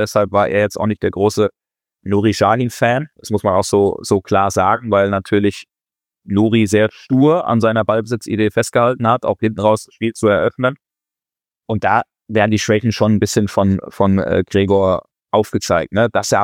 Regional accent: Frankfurt, Hesse, Germany; born there; ich bin ja gebürtiger Frankfurter

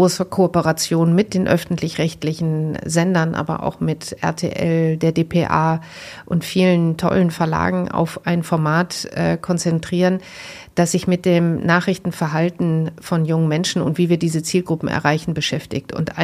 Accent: North Rhine-Westphalia, Germany; Ich komme aus Westfalen

